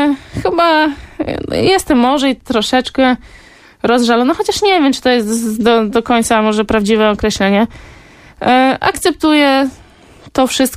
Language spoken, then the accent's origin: Polish; Gdańsk, Pomeranian Voivodeship, Poland; Oczywiście, że jestem gdańszczanką. W Gdańsku się urodziłam, cały czas tu mieszkam, trenuję